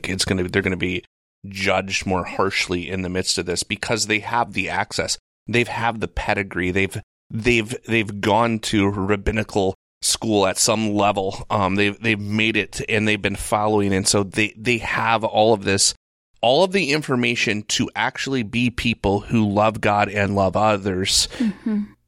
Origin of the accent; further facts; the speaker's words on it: Michigan, United States; I don't know if people understand, like, geography in here, but we're from Michigan.